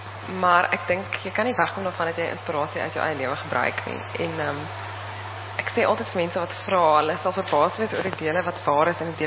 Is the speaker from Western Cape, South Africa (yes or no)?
no; Zululand, KwaZulu-Natal, South Africa; ek het self in Zululand groot geword of ek toe gebore en ook elke vakansie daar spandeer en ek het altyd vreeslik heimwee gehad oor die suikerriet.